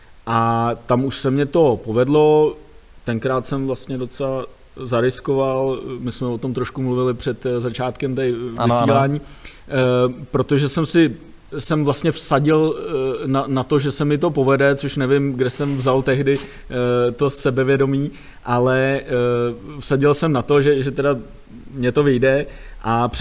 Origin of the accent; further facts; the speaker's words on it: Rakovník, Central Bohemian Region, Czechia; Tak, jsem z Rakovníka, ano.